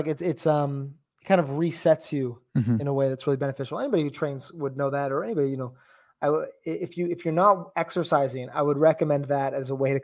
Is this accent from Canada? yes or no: yes; Canada; I'm from Canada